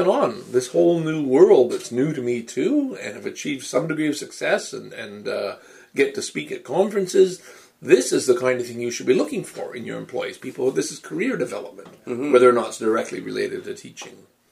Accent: Canada; I have a role to play. I'm the good Canadian.

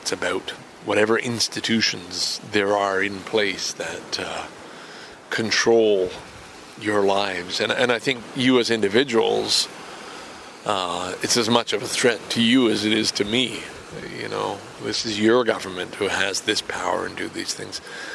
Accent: Canada; This was just basically saying, hey, I'm Canadian, and it's a good thing to be Canadian sometimes, most of the time, in fact, all the time.

